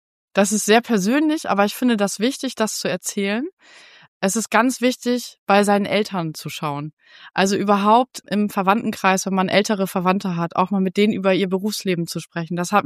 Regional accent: Delmhorst, Lower Saxony, Germany; ich komme hier aus Delmhorst. So ein kleines Kaff neben Bremen

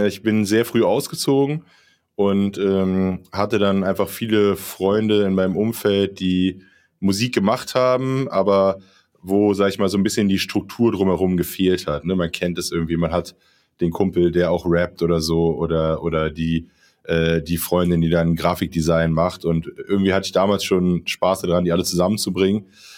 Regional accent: Berlin, Germany; ich komme aus Berlin, bin hier aufgewachsen

